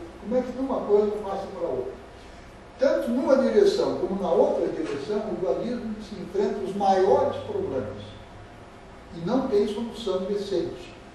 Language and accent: Portuguese; Porto Alegre, Rio Grande do Sul, Brazil; born there; E como eu nasci em Porto Alegre, como todos nós, a maioria de nós, a gente aprendeu o dualismo, no sangue que a gente carrega o dualismo.